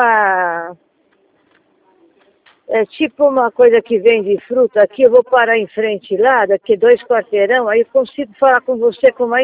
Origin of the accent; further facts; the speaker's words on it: São Paulo, Brazil; accent: paulista; Eu sou paulista, não sou... Eu sou paulista, não sou paranaense.